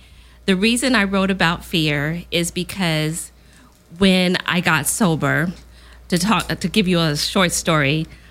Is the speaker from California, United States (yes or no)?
yes; Riverside, California, United States; I grew up in Riverside.